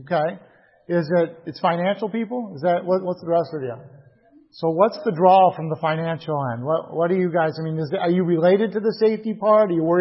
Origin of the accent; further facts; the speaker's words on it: Lansing, Michigan, United States; Churches, it seemed like, back in the day, I grew up in Lansing